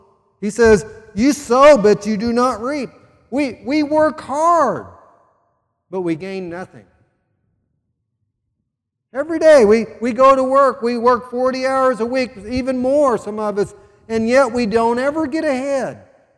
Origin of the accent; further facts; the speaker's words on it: Sedalia, Missouri, United States; When I was a child growing up in Sedalia, we didn't lock our house.